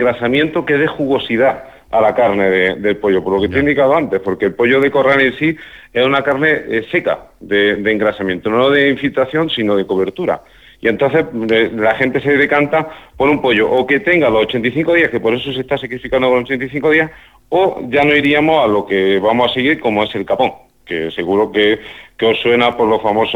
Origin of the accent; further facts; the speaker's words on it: Cuevas del Campo, Andalusia, Spain; Un saludo que quiero hacer, y seguro que me vaya a permitir, es a mi pueblo natal, que se llama Cuevas del Campo.